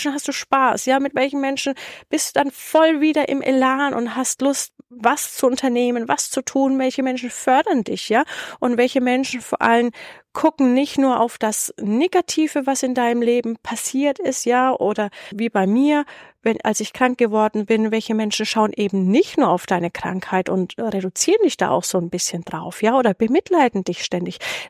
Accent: Germany; wir es ja als Deutsche

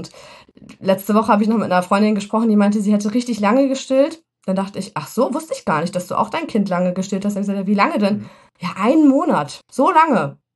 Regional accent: Germany; now in France; Aber ich finde, wenn man als Deutsche in Frankreich lebt, merkt man ja erstmal, wie deutsch man ist in vielerlei Hinsicht.

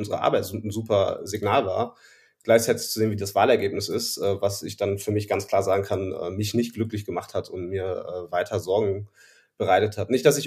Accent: Cologne, North Rhine-Westphalia, Germany; now in Berlin, Germany; Ich bin in Berlin. Ich bin seit ungefähr einem Jahr in Berlin. Ich bin eigentlich Kölner, überzeugter Kölner, wie so viele von uns, die aus der Gegend kommen und so ein bisschen Lokalpatriotismus leben.

